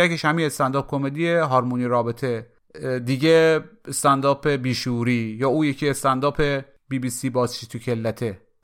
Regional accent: Mashhad, Razavi Khorasan, Iran; accent: Mashhadi; برخلاف نظر خیلی ها که خودشان رو مشهدی و خراسانی میدنن، این لهجه ما اصلا غلیظ نیستا

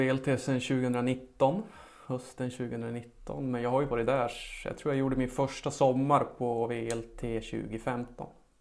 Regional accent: Kolsva, Västmanland County, Sweden; jag kommer ju från Kolsva så att det är ju... bruksdialekten finns ju där. Även om jag kanske inte pratar fullt så grovt som de som kommer och bor där.

